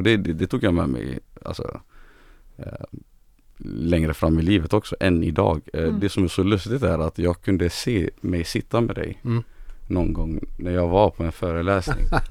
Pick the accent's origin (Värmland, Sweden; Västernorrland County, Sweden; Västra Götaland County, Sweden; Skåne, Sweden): Västra Götaland County, Sweden; Gothenburg; Sen växte jag upp i Angered.